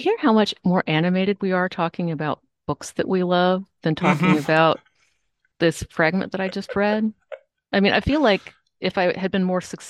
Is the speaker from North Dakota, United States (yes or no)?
yes; Grand Forks, North Dakota, United States; I grew up in Grand Forks and I believe that I am pretty accurate in how